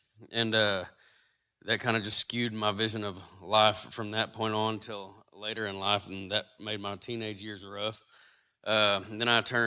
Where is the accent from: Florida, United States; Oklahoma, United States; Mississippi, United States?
Oklahoma, United States; Sterling; I'm from Sterling, Oklahoma. I'm 31 years old. I was raised in church as a little kid